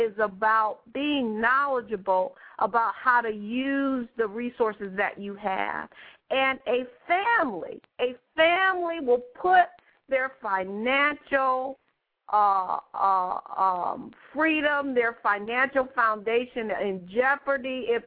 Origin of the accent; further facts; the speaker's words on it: Detroit, Michigan, United States; moved away as an adult; also born or lived in Hawaii; You know, I come from Detroit, and I have two wonderful parents. And when I was 18, my parents moved to Hawaii, and I moved shortly after I moved with them.